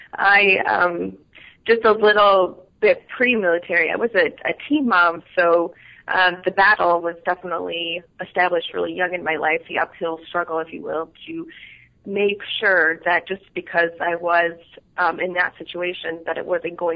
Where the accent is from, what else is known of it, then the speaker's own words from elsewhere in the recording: Boise, Idaho, United States; No, actually, as a girl growing up, I wanted to be on Broadway with a shoe full, closet full of shoes.